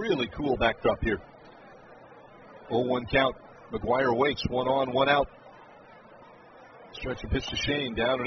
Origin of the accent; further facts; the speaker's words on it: Seattle, Washington, United States; I grew up a Yankee fan, but I'm from Seattle, so I'm rooting for the Mariners.